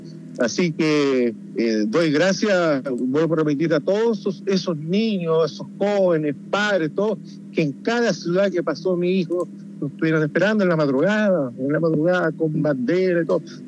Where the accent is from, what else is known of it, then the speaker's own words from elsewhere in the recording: Antofagasta, Chile; nosotros venimos de Antofagasta.